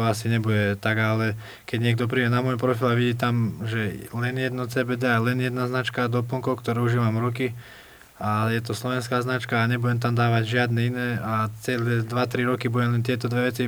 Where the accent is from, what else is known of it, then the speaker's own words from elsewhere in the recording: Serbia; now in Croatia; ja tým, že vlastne pochádzam zo Srbska a som z Balkánu a teraz, keď som sa presťahol do Chorvátska kvôli tomu športu